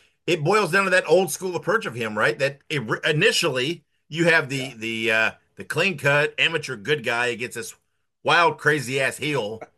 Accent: Indiana, United States; I'm originally from Indiana. I'm a Dick the Bruiser fan.

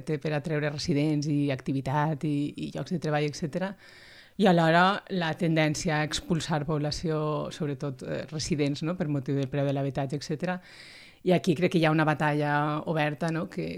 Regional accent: Valencia, Valencian Community, Spain; now in Sabadell, Spain; actualment no visc a Barcelona. De fet, jo sóc valenciana, sóc de València i porto vivint a Barcelona gairebé 20 anys. Actualment no resideixo ni tan sols a l'àrea metropolitana, estic vivint a Sabadell.

